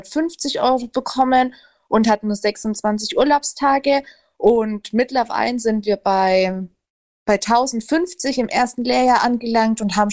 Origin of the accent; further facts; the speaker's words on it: Nuremberg, Bavaria, Germany; bin 25 und komme aus Nürnberg und arbeite hier in Nürnberg bei der Postbank Filialvertrieb AG.